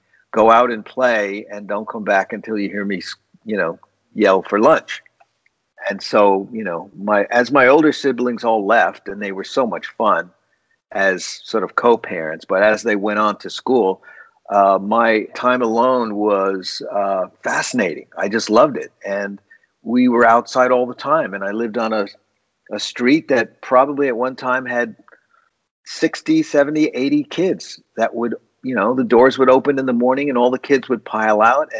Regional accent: East Coast, United States; now in San Francisco, United States; growing up in the East Coast, you used to, when it's hot, it stays hot.

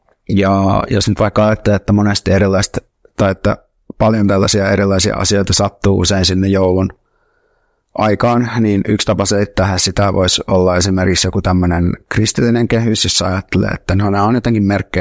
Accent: Turku, Southwest Finland, Finland; vaikka mä oon Turusta

